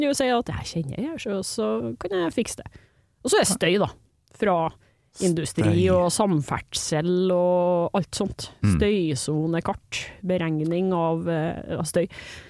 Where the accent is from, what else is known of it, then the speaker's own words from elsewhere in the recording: Trondheim, Trøndelag, Norway; Ja, ikke sjukt, jeg kommer fra Trondheim. Jeg tror jeg bare har blitt vær I dialekten.